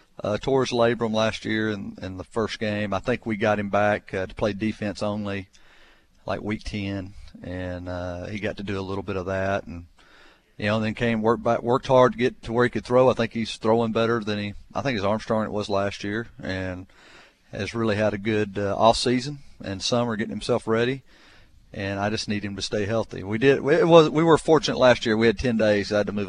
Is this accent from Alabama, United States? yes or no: yes; Alabama, United States; I've been to a lot of different places growing up in Alabama.